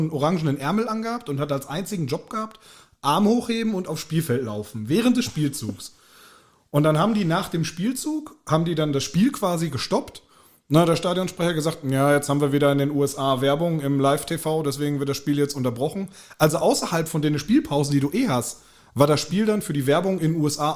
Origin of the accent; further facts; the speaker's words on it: Gladbeck, North Rhine-Westphalia, Germany; ich komme ja ursprünglich aus NRW